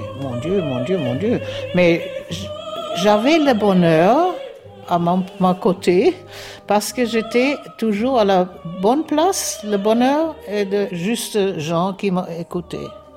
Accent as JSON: {"language": "French", "region": "Provence-Alpes-Côte d'Azur", "country": "France", "lives_now": "Vienna, Austria", "said": "je suis venue de la Provence. C'est ça. J'étais une, comme on dit ici, une petite oie de Provence, non."}